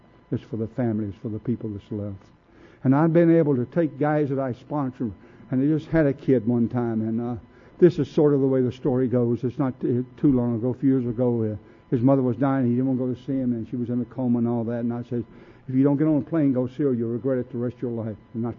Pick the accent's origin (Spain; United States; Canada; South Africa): United States; the South; but I'm from the South and I was very prejudiced.